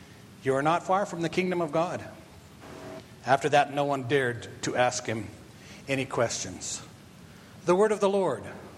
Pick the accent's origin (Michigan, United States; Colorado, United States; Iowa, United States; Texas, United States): Colorado, United States; I'm born and raised in Colorado, and I have searched this state from every corner.